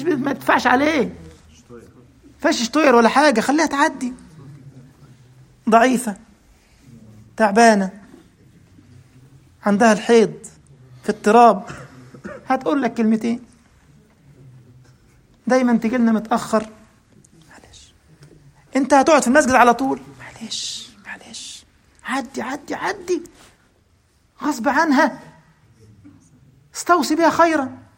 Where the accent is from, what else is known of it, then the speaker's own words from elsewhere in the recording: Egypt; لما رحت الجيش سنة 90 خدمة العسكرية عندنا في مصر إجباري، لازم تاخد لك سنة مؤهلات العليا.